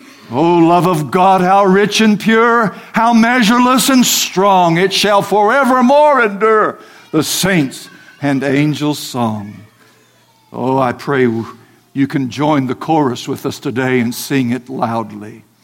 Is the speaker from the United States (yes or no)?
yes; the Ozarks, United States; I came from the Ozarks. Back in the Ozarks, we would say it this way: he's the spitting image.